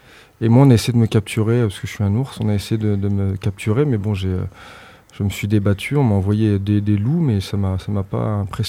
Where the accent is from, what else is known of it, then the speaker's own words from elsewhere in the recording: South-West France, France; Moi, je suis du Sud-Ouest